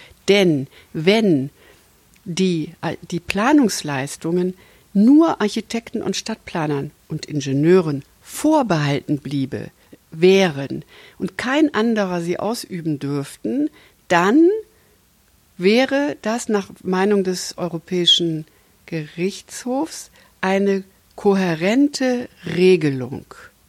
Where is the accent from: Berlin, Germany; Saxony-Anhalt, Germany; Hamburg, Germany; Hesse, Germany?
Hesse, Germany; Ich komme ja aus Hessen und kann das für Hessen in Zahlen benennen.